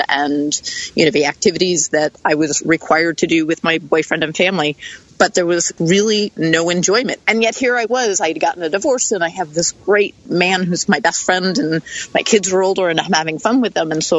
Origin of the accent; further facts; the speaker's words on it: East Coast, United States; I grew up in on the East Coast.